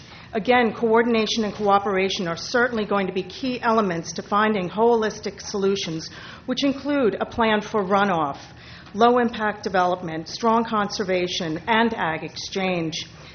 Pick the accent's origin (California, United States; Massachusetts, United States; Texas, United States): California, United States; Los Osos; from Los Osos.